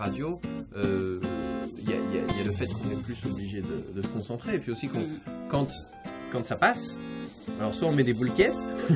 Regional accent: France; j'ai grandi en France, musicien professionnel

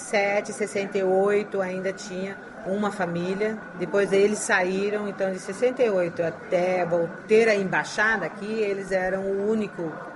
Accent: Jundiaí, São Paulo, Brazil; born there; Eu nasci no Brasil. Nasci em Jundiaí, São Paulo.

